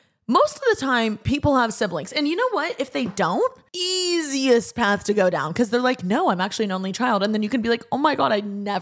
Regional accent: Midwest, United States; I'm a Midwesterner.

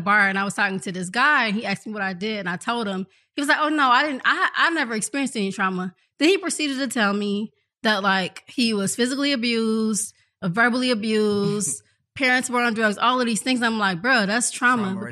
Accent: Detroit, Michigan, United States; I'm from Detroit.

